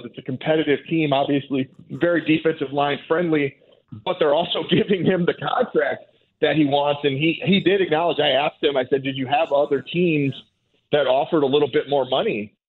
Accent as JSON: {"language": "English", "town": "Champaign", "region": "Illinois", "country": "United States", "tie": "born there", "said": "I was born in Champaign Urbana, which is home of the University of Illinois, and I am not a fan of that town."}